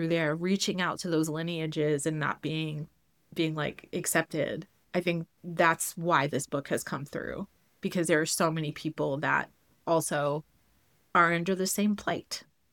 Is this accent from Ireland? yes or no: no; New England, United States; And, you know, I grew up in New England.